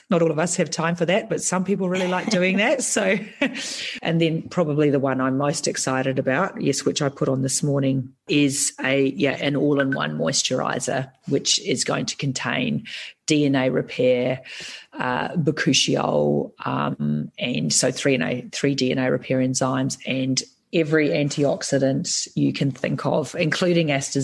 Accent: New Zealand; being a Kiwi, I'm biased, I think, www.dermnetnz.org actually had a really nice summary

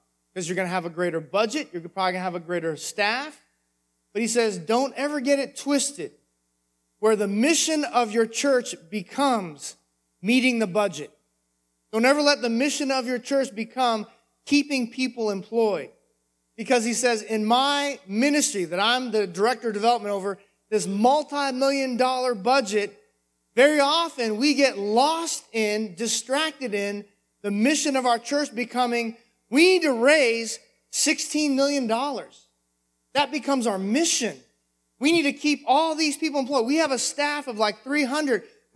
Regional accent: California, United States; And California is spiritual darkness. My hometown where I grew up is spiritual darkness.

